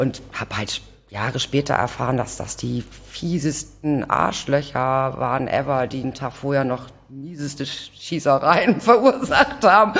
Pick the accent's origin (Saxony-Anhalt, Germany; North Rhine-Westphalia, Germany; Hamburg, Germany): Hamburg, Germany; Ich bin tatsächlich geboren in Othmarschen, dann Blankenese-Othmarschen hin und her gezogen, dann genau, und dann zum Schluss Rissen und dann, als ich dann quasi volljährig wurde, habe ich Koffer gepackt, war weg.